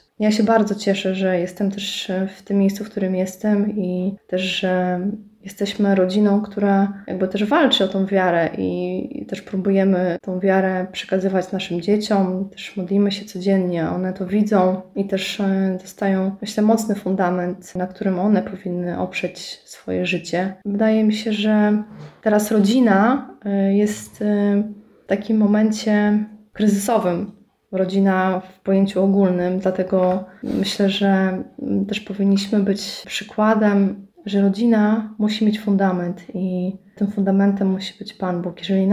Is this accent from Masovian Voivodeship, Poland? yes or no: yes; Ostrów Mazowiecka, Masovian Voivodeship, Poland; ponieważ ja pochodzę z Ostrowi Mazowieckiej, więc przejechałam kawał drogi